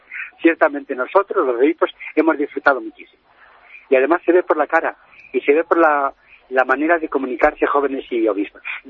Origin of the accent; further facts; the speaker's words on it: Ávila, Castile and León, Spain; Yo es que soy de Ávila